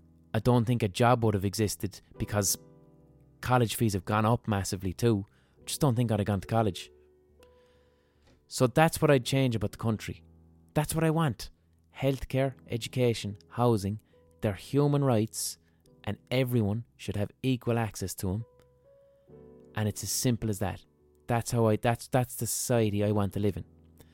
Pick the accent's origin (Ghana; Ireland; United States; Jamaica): Ireland; Limerick, Munster; So I had the weird situation of growing up in Limerick.